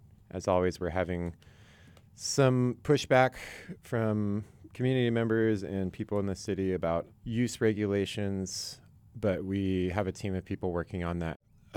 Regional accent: Chico, California, United States; I grew up in Chico, and I've met so many amazing people through volunteering.

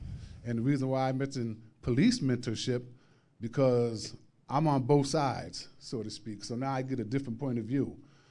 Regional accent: Bridgeport, Connecticut, United States; I'm coming from Bridgeport, Connecticut, and I got over 14 years in the prison system.

